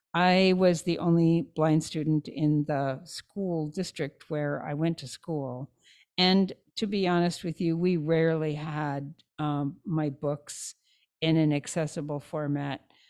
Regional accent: Puyallup, Washington, United States; I graduated from school, high school in my hometown, which is a small town in Washington State, Puyallup, Washington. Most people can't pronounce it, but that's what it is.

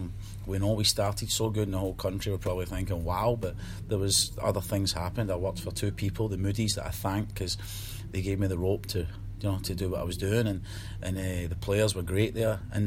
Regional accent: Bellshill, Scotland, United Kingdom; born there; also born or lived in Glasgow; I was born in Bells Hill, and I lived in Glasgow and for a while, and my family's all from Glasgow

